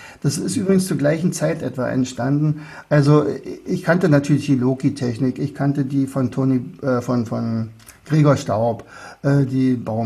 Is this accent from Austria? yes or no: yes; Austria; Also würde ich freuen als Österreicher.